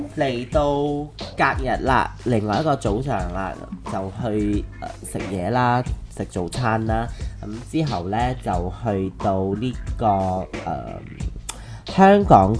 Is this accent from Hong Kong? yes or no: no; Malaysia; 巴塞，我哋馬來西亞人係話巴塞係菜市嘅意思，係市場嘅意思